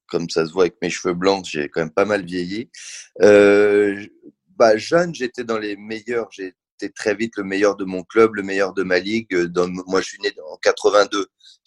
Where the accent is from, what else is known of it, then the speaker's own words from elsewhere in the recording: Paris, Île-de-France, France; born there; Enfin, je suis né à Paris.